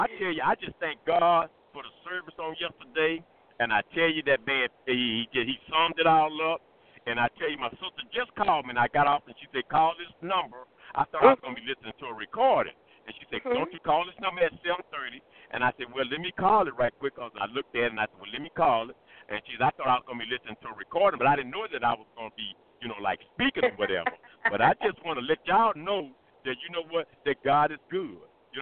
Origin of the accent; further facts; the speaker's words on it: Texas City, Texas, United States; I'm from Texas City, and I came down